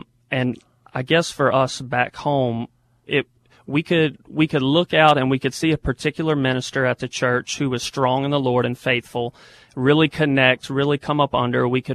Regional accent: Louisiana, United States; moved away as an adult; also born or lived in New York; Well, we're both originally from Louisiana. We had made one move prior to here.

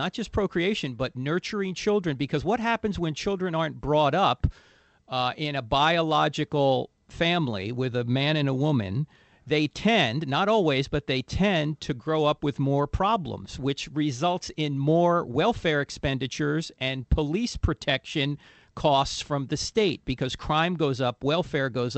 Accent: New Jersey, United States; Hey, Middlesex, New Jersey. I'm originally from New Jersey.

